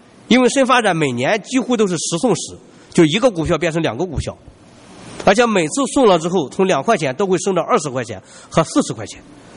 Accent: China; 我们中国人说他晚年的时候晚节不保

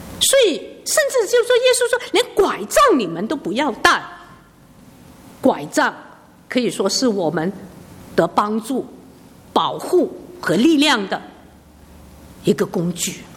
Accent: China; 我们中国人很多时候走不出去，往往是过不了我们这个面子学

